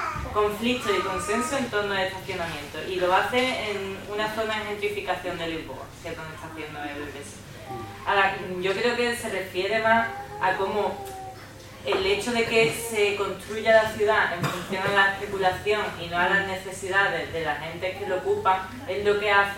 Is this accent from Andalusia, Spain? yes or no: yes; Mairena del Aljarafe, Andalusia, Spain; Por ejemplo, en mi pueblo, que es donde están las dos estaciones estas de metro, ha pasado algo curioso